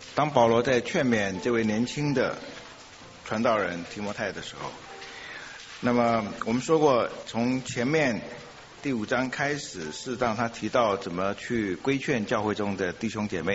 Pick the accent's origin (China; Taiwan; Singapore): China; 我们中国人喜欢处理事情都是这样，这个人就不见了。